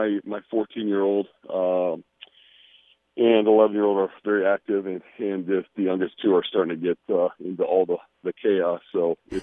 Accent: Ohio, United States; for me growing up in Ohio, to have experiences on the East Coast and the West Coast from in my life, and then being able to settle back here has been a great experience.

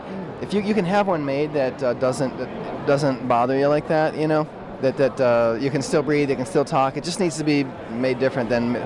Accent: Twinsburg, Ohio, United States; I grew up in Twinsburg.

